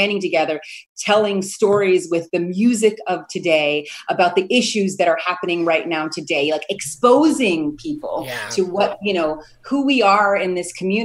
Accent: Harlem, New York, United States; You know, we're from Harlem, and there are family marches.

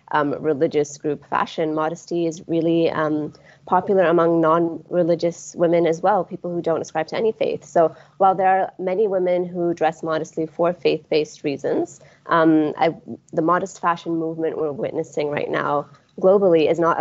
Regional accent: Pakistan; English is a second language; I'm originally from Pakistan

